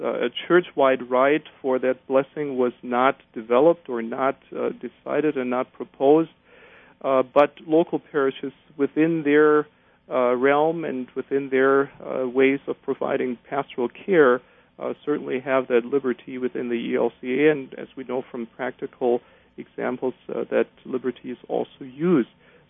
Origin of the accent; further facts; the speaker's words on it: Germany; I come from Germany originally